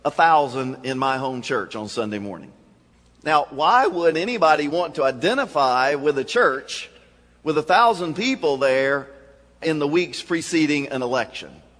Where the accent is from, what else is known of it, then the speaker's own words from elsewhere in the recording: Kentucky, United States; I grew up in Kentucky in the 1970s, 1980s.